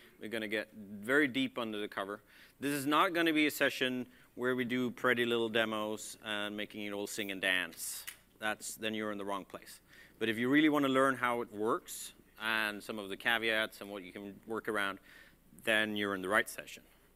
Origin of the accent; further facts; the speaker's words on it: Sweden; I'm from Sweden.